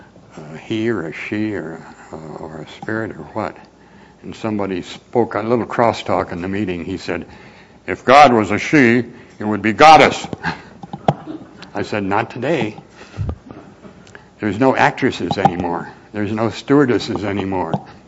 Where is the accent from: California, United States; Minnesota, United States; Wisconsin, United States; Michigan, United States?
Minnesota, United States; born there; And I was born in Minnesota.